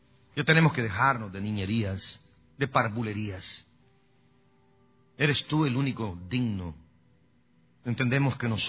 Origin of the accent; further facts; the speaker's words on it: Guatemala; los predicadores de mi pueblo allá en Guatemala